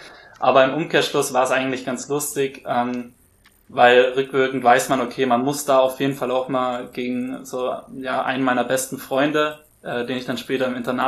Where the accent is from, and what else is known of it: Hamburg, Germany; born there